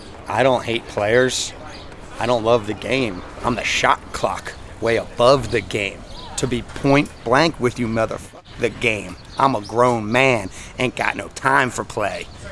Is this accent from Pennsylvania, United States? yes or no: yes; Phoenixville, Pennsylvania, United States; I'm from Phoenixville, Pennsylvania.